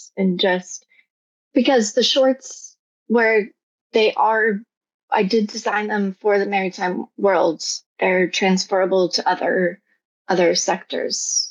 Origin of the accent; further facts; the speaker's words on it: United States; now in Spain; I haven't really had an issue here in Spain with being an American. Sometimes I want to tell people I'm Canadian, but I haven't done that yet.